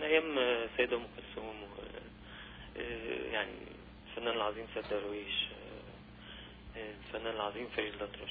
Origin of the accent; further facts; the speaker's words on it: Egypt; يمكن أنا تأثرت أكتر بالفنانين عندنا في مصر